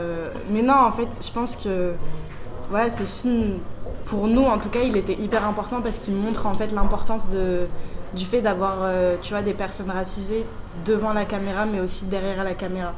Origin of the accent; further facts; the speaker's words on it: Île-de-France, France; j'ai grandi dans le 93. En plus, on est algérienne